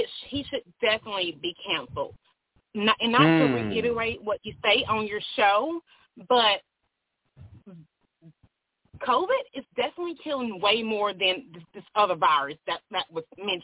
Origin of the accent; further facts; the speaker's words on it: Louisiana, United States; So I love your show. I'm down south. I'm from Louisiana.